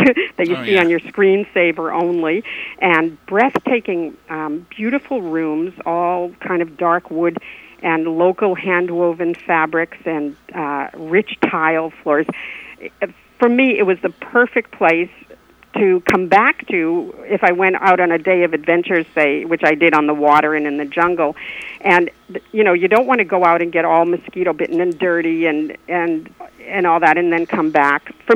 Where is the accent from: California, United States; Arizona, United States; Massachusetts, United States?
Massachusetts, United States; It's about the size of Massachusetts, my home state